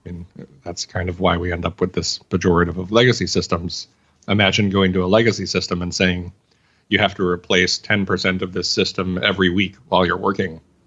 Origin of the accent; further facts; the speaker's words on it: Arkansas, United States; I guess because I'm from Arkansas.